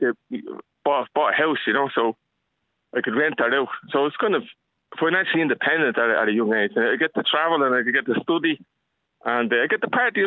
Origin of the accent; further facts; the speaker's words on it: Dublin, Leinster, Ireland; now in South America; I'm originally from Crumlin